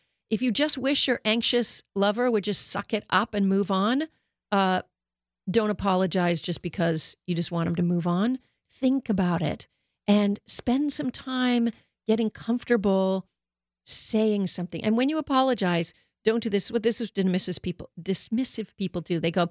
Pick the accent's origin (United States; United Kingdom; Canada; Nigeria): Canada; I'm Canadian.